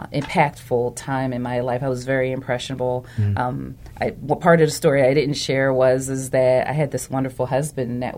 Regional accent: Philadelphia, Pennsylvania, United States; More like North Philly, Germantown area.

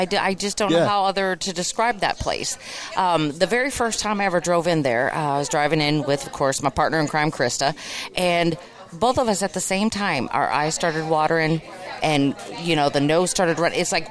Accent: Missouri, United States; And I'm like, well, I'm from the Missouri. You're going to have to show me because I'm from the show me state.

